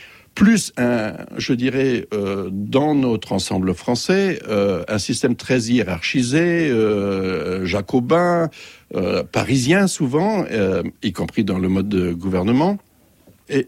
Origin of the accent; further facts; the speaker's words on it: St. Pierre & Miquelon; Et on est Saint-Pierre ou Miquelonné, d'ailleurs.